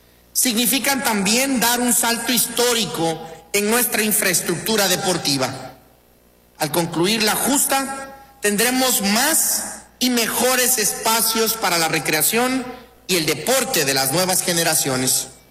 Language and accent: Spanish; Veracruz, Mexico; es la gran oportunidad de demostrar de lo que somos capaces los veracruzanos.